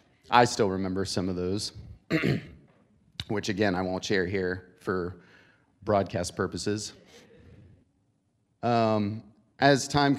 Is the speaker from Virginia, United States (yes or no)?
yes; Greene County, Virginia, United States; This brings me back to growing up in Virginia. We won't talk about that one tonight. So I grew up in a special place called Greene County, Virginia. That's green with three E's.